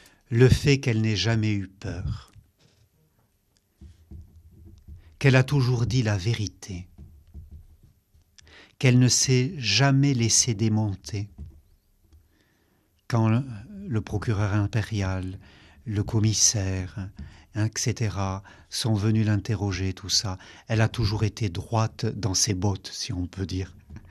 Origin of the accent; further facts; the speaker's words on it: Lourdes, Occitanie, France; comme elle, je suis né à Lourdes. J'ai grandi à Lourdes.